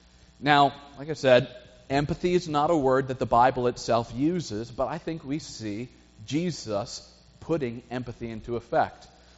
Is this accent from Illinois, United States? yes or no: yes; Chicago, Illinois, United States; I grew up around Chicago, and so I myself don't share the Seahawk choice.